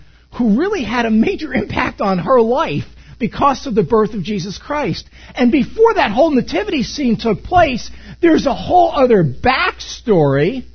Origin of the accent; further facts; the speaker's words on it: East Coast, United States; Some of you can probably tell them, I'm kind of from the East Coast. I'm fully from the East Coast.